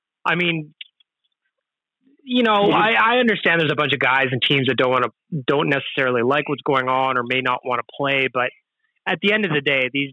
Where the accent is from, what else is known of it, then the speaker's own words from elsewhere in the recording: Edmonton, Alberta, Canada; I'm curious. We're all from Edmonton.